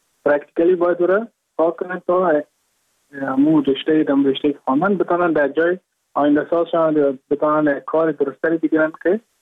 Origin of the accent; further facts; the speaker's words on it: Mazar-i-Sharif, Balkh, Afghanistan; now in Goa, India; از مزار شریف هستم، از قریه شیرآباد که از قریه درفتاده مزار شریف بخش میباشم. که ما در سال 2019 ماه جون به هندوستان آمدم